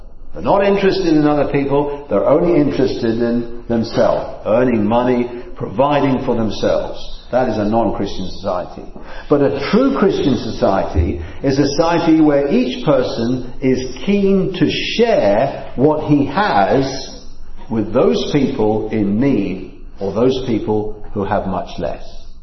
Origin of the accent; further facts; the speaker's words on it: England, United Kingdom; Now, I come from England, and I can only speak about the history of the UK